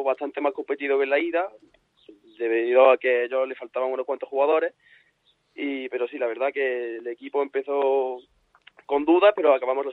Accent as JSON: {"language": "Spanish", "town": "Antequera", "region": "Andalusia", "country": "Spain", "said": "nosotros somos chavales de Antequera que estamos acostumbrados a jugar allí"}